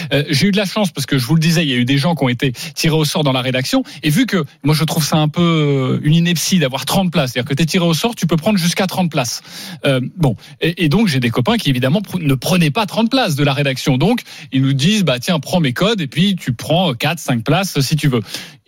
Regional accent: Paris, Île-de-France, France; On est français, on est parisien

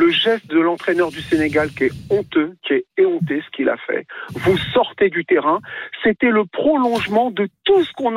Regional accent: Morocco; C'est quand même justice que j'étais pour le Maroc, c'est mon pays d'origine.

